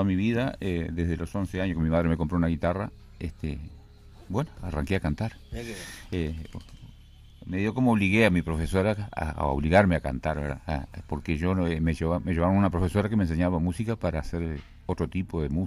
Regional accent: Maldonado, Uruguay; also born or lived in Rocha; yo soy nacido en Rocha, ¿verdad? Y a los 5 años mi padre me trajeron para Maldonado con mi hermano de 8 meses y nos criamos en Maldonado y somos fernandinos

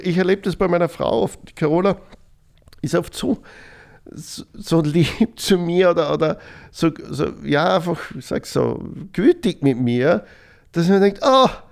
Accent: Styria, Austria; Ich komme aus der Südoststeiermark, so kleinbäuerliche Region, wir waren Kleinbauern.

